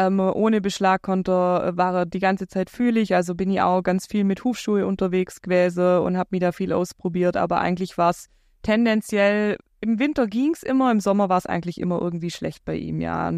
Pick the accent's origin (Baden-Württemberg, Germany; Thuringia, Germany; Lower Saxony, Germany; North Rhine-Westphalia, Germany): Baden-Württemberg, Germany; Ich bin 38 Jahre alt, komme vom schönen Bodensee, wie man an meinem Dialekt erkennen kann.